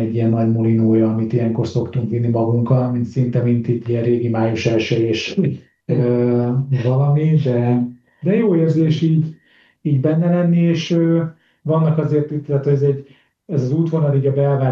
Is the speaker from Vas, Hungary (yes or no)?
no; Pécs, Baranya, Hungary; amit persze jó elfogadni, mint pécsi, mert hogy arra is, hogy ez a város ilyet tud.